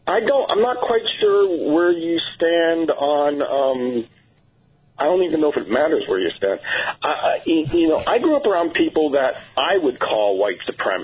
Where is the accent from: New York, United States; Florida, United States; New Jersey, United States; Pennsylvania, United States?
New Jersey, United States; also born or lived in Canada; Spent my entire life growing up in New Jersey, even though I was born in Canada.